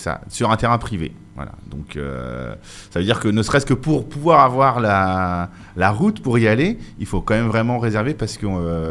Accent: Paris, Île-de-France, France; Moi, en tant que parisien, désolé, je suis toujours étonné par le nombre de soleils qu'il y a ici.

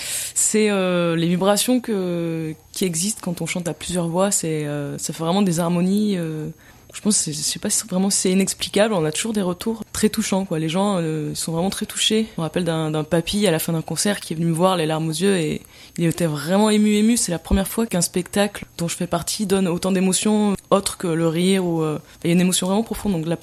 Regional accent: Forcalquier, Provence-Alpes-Côte d'Azur, France; also born or lived in Centre of France; Moi, je suis d'ici, là, j'ai grandi à Fort-Calquier. Et après, je suis partie faire des écoles de cirque en France, en passant par Cannes, Lille. Et après, j'ai vécu dans le centre de la France.

